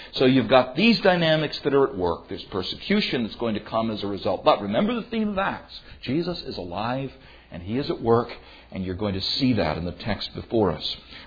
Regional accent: New York, United States; We're 21st century people, and we're from New York

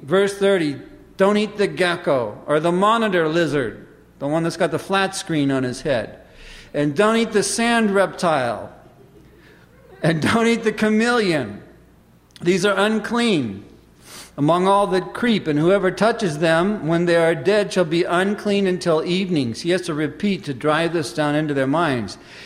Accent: California, United States; also born or lived in Hawaii; I grew up in California where a lizard is a lizard. Get rid of them.

